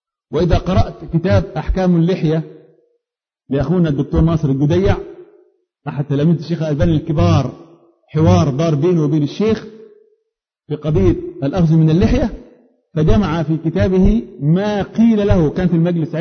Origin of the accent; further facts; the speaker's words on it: Upper Egypt, Egypt; انا رجل صعيدي معذرة جاي من اخر الخط